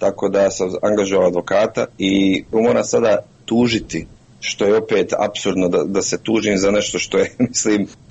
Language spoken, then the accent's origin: Bosnian; Sarajevo, Federation of Bosnia and Herzegovina, Bosnia & Herzegovina; moved away; Ja sam iz Sarajeva otišao prije 20 godina, sad će u septembru biti 20 godina